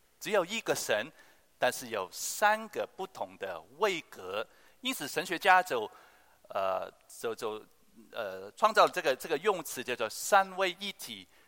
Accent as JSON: {"language": "Chinese", "country": "Hong Kong", "said": "我们香港人说这个"}